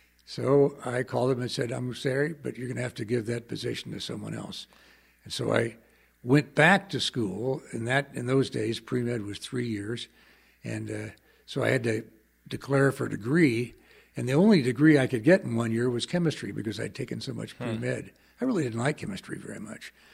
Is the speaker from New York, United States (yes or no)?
no; Indianapolis, Indiana, United States; I grew up in Indianapolis, Indiana. My father was a physician. My mother was a homemaker.